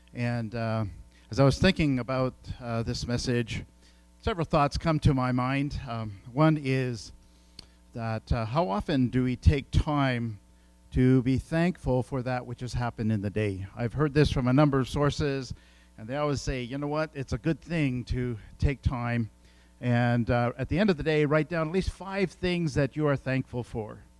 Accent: India; when I grew up in India, one of the things that I always waited for was a letter from home. You know, and that was a place of thankfulness. Like, okay, so my parents still know. I was in a boarding in northern India

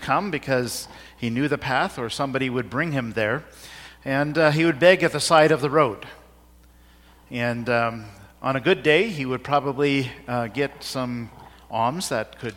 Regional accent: India; But in those times, I grew up in India, and spitting was not rude like it is here.

